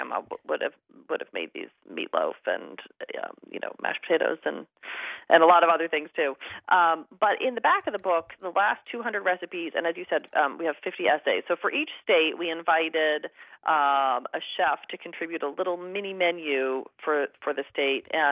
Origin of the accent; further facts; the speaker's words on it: Indiana, United States; born there; also born or lived in Kentucky / California / Alaska / Oklahoma; now in Pennsylvania, United States; I was born in Indiana. We lived in Kentucky. My parents are from New York, lived in Kentucky, California, 6 years in Alaska, 6 years in Oklahoma, Colorado, New York City, Virginia, and I now live in Pennsylvania.